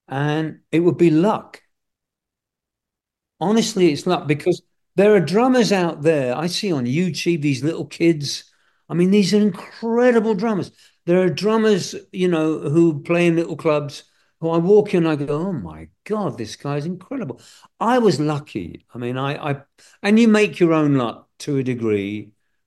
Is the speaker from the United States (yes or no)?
no; England, United Kingdom; But anyway, yes, I am English to the core.